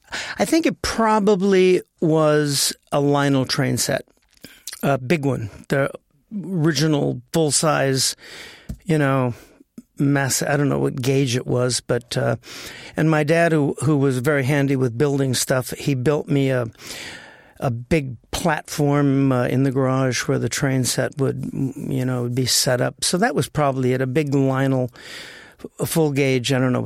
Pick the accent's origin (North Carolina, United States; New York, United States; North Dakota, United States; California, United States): California, United States; Los Angeles; Born and raised in the Valley of L.A., not in a huge religious sense, just celebrating the equinox